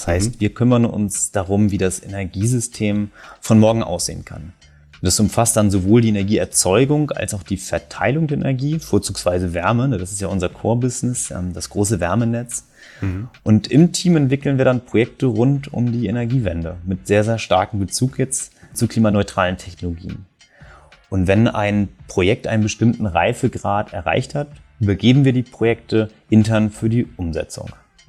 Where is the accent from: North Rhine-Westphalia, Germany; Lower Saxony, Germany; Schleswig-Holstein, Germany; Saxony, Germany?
Schleswig-Holstein, Germany; Kiel; now in Hamburg, Germany; Ich bin Kieler Jung und arbeite in Hamburg